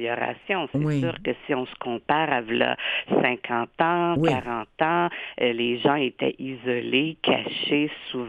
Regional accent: Quebec, Canada; parce que nous, on est Québécois.

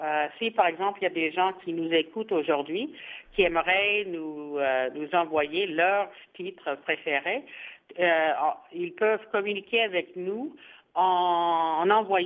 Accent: Saskatchewan, Canada; je viens de la Saskatchewan, je suis originaire de la Saskatchewan, et il y a quand même, c'est une petite communauté, mais il y a quand même des francophones en Saskatchewan.

